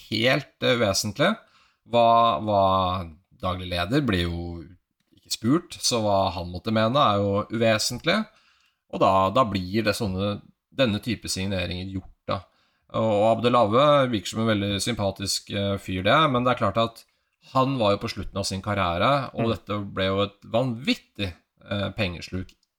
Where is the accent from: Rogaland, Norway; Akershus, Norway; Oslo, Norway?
Akershus, Norway; Lørenskog; Altså, jeg er jo fra Lørenskog, som jo er reality-bygda nummer én i Norge.